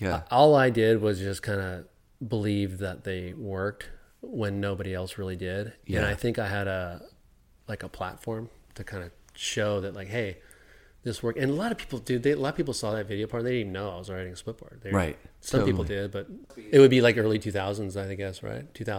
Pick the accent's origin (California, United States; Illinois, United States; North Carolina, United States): California, United States; also born or lived in Utah, United States; I lived in Utah for 8 years, something like that, in the winter. I'm always from Southern California, so I always come back here.